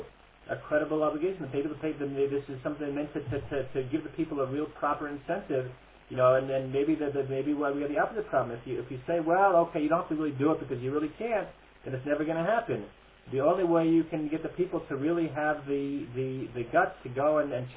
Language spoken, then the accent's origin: English; United States; I'm originally from America, and I'm going to call my family later tonight.